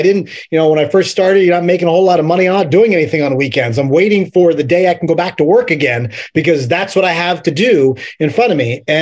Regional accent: Middletown, Pennsylvania, United States; I'm from Middletown, Pennsylvania, Richard. We're known for the Three Mile Island nuclear accident and not much else.

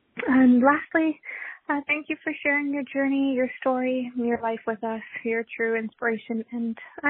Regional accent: Niagara Falls, Ontario, Canada; I'm from Niagara Falls, Canada.

